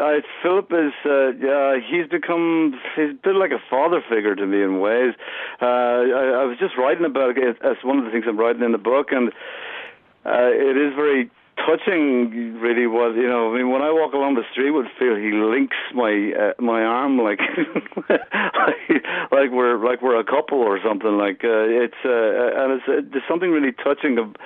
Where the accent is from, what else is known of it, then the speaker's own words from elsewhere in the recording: Ireland; now in New York, United States; I went there when I was 21, you know, so it's, you know, really, you know, I'm two thirds American, I suppose, but the truth is I'm completely Irish, you know, and I've never really felt that way, but I feel comfortable in both places now.